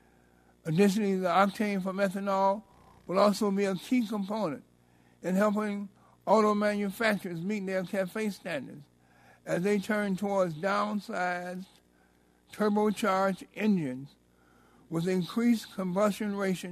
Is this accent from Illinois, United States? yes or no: yes; Illinois, United States; for stakeholders from my home state of Illinois